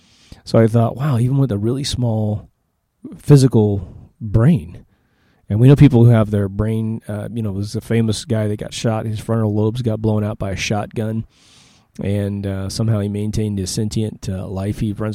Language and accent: English; Kansas, United States; I grew up in Kansas. I grew up in a town that was at least, and beautifully so, like 50 years behind everybody else in terms of architecture and what have you.